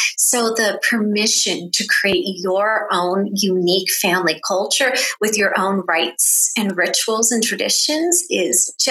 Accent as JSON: {"language": "English", "country": "United States", "said": "I'm an American. I wasn't raised with this awareness that the world was so big."}